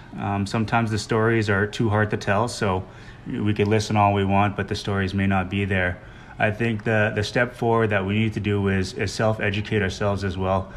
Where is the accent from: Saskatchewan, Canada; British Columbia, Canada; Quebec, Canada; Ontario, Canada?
Saskatchewan, Canada; George Gordon First Nation; I grew up in George Gordon First Nation, and George Gordon First Nation had the last residential school of all Canada in 96. I was 6 years old.